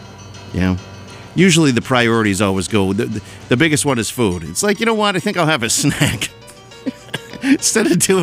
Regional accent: Tewksbury, Massachusetts, United States; I grew up in Tewksbury, and when I say I grew up, I kind of just got older. I went to high school there, though.

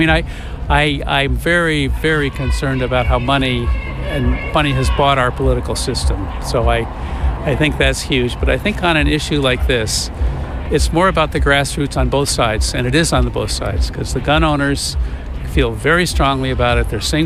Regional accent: Brooklyn, Maine, United States; from Brooklyn, Maine, which is a small town about 4 hours north of the Maine border and north of the Kittery Bridge.

